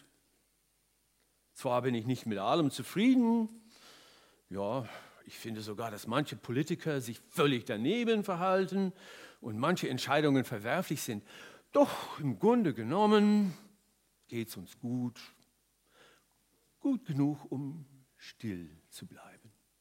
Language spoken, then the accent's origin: German; Canada; Ich bin in Kanada aufgewachsen in einer Altkoloniergemeinde, einer sehr streng konservativen kanadischen Mennonitengemeinde.